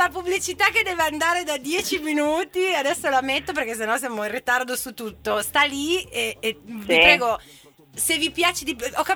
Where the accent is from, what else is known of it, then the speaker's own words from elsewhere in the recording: Parma, Emilia-Romagna, Italy; Io sono di Parma